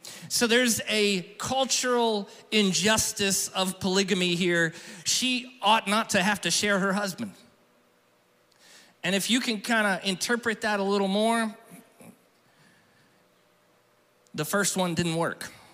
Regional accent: Fellsmere, Florida, United States; I'm from Fellsmere, y'all.

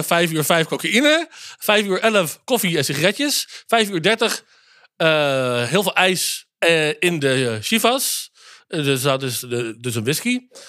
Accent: Netherlands; hadden we 100 jaar geleden gemiddeld 2100 calorieën als Nederlander die we binnenkregen

